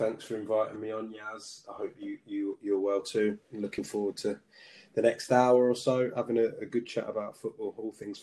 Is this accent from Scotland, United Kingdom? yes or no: no; Belfast, Northern Ireland, United Kingdom; born there; also born or lived in London; I was born in Belfast, then no real connection, no family connection to Belfast, but my parents were over there. My dad got a job out there.